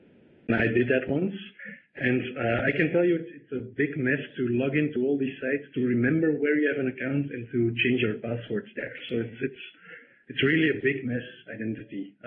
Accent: Belgium; I'm from Belgium, of course.

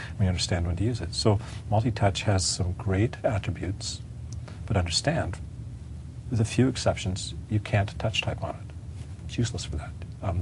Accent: Canada; And being a Canadian.

